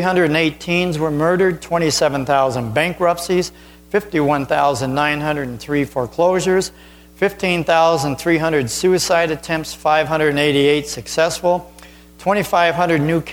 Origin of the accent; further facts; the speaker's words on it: New York, United States; I'm from New York. Go to New York, you'll find out how real it is.